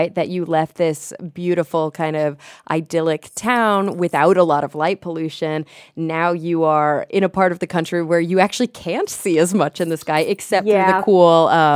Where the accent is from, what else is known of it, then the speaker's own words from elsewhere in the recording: Texas, United States; Because as a fellow Southern girl, I was born and raised in Texas, and I have family in Arkansas.